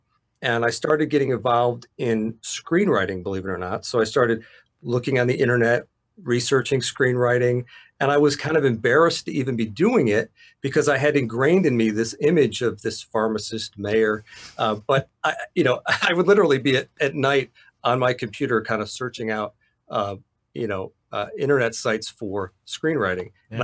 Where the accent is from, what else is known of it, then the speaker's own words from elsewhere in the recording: Saratoga Springs, New York, United States; You know, it's Saratoga Springs is my hometown. And as far back as I can remember, I wanted to be mayor.